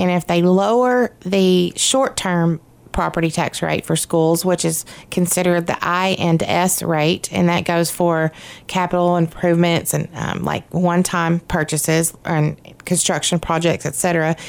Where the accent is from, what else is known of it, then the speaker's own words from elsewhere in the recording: Little Rock, Arkansas, United States; I am from Little Rock, big city.